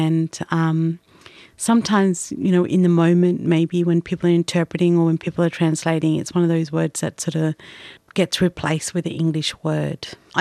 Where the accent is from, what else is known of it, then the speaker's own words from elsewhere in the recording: Papunya, Northern Territory, Australia; first language Luritja Pintupi; now in Alice Springs, Australia; I am from Papunya community. Well, my family is from Papunya community.